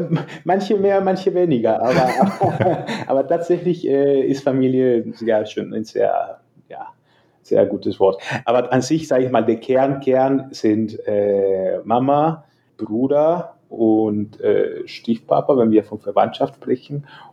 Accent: El Salvador; also born or lived in Mexico / Nicaragua; Und deshalb ist für mich Mexiko schon auch ein bisschen Heimat für mich. Aber ursprünglich komme ich aus El Salvador.

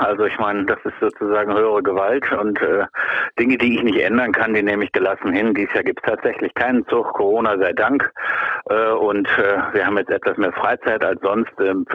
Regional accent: North Rhine-Westphalia, Germany; ich sehe mich als Rheinländer, muss ich sagen. Also ein Teil in mir ist auch Kölner

